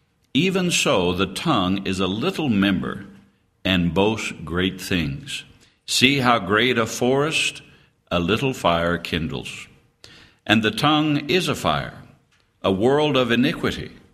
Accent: Topeka, Kansas, United States; No, I'm born and raised in Topeka, Kansas.

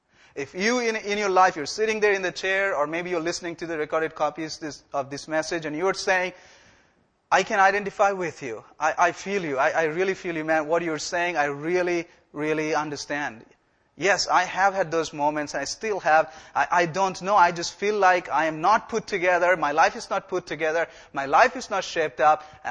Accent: India; because I'm international. I come from India.

